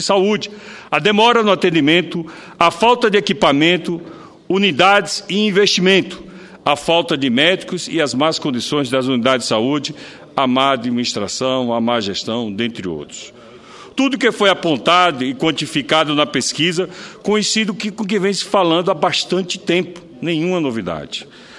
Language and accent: Portuguese; Itabaiana, Sergipe, Brazil; esse depoimento do lugar onde nasci, onde vivi e onde cresci, na minha querida Itabaiana, lá em Sergipe.